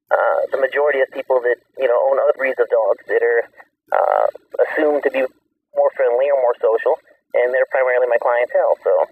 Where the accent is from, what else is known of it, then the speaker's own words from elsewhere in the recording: Athens, Georgia, United States; I'm the deep south. I was born in Athens, Georgia, then we lived in Clark County, and when I was a kid growing up